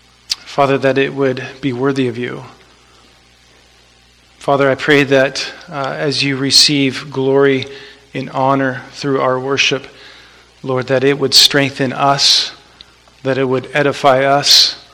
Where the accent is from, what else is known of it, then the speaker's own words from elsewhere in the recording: Oregon, United States; That's my wife Jasmine and my son Judah. We're from Oregon.